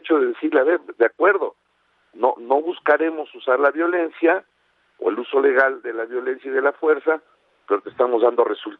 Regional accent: Mexico

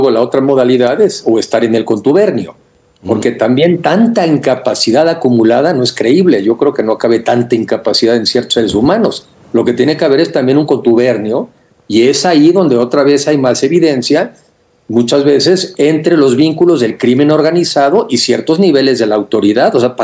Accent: Mexico; nosotros mismos como mexicanos no estamos exigiendo un mejor gobierno

